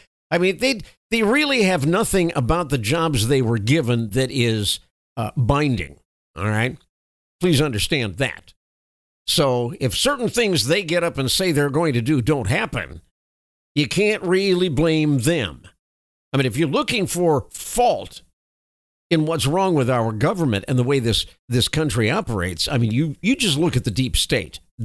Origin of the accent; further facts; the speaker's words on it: Texas, United States; Now, remember, I'm a Texan.